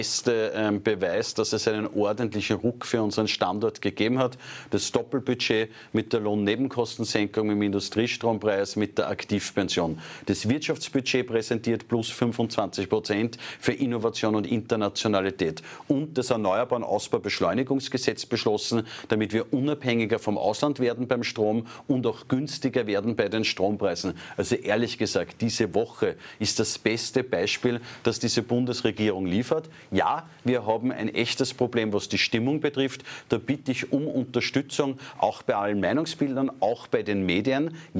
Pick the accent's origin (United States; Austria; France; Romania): Austria; Linz, Upper Austria; in meiner Heimatstadt in Linz